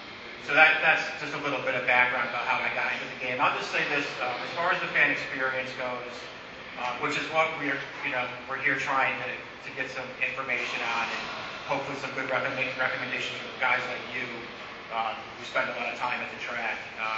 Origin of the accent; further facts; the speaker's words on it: Saratoga Springs, New York, United States; I grew up in Saratoga Springs.